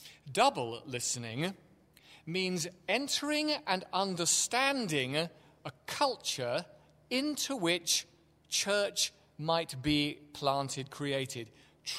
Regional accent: England, United Kingdom; because I'm English and you expect me to go "ah, but" at some point

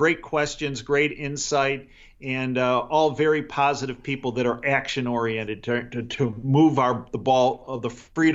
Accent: Chicago, Illinois, United States; I grew up in Chicago. Okay. I grew up in the suburbs of Chicago, lived in the city of Chicago. My family's from the south side of Chicago.

